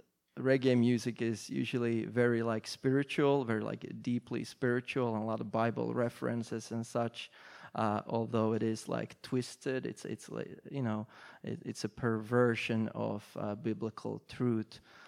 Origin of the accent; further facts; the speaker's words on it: Finland; I was born in Finland, born and raised there. And I grew up in not in a Christian family, although when I was born, my mom and dad were members of the Eastern Orthodox Church in Finland.